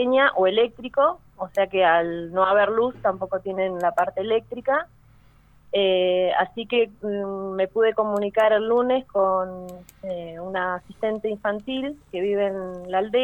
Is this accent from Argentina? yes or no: yes; El Bolsón, Río Negro, Argentina; Yo soy de acá, de Bolsón. Ajá. Yo vivo, toda mi vida viví acá en Bolsón y hace 6 años que elegí la ruralidad.